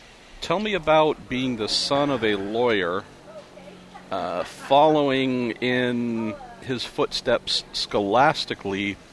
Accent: California, United States; He moved to California where I was raised, born and raised, but I was raised by a Southern man. So while I am unquestionably Californian

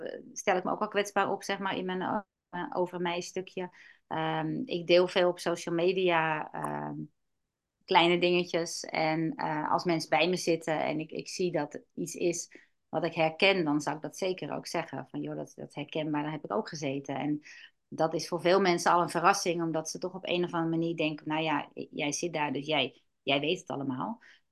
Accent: Zwaag, North Holland, Netherlands; now in Hoorn, Netherlands; Ik kom uit Zwaag en ik woon tegenwoordig in Horen en heb mijn praktijk in Blokker, dus het is allemaal lekker dicht bij elkaar.

